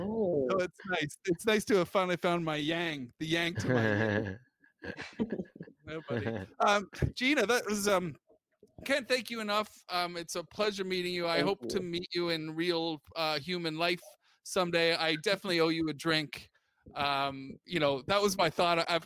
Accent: Canada; now in United Kingdom; But I grew up in Canada, and we don't even lock our doors. So I actually, when I got unleashed on the world, or when I moved to Britain and became a stand-up comedian

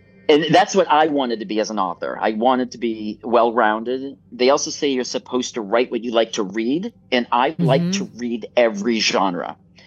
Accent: Salem, Massachusetts, United States; born or raised there

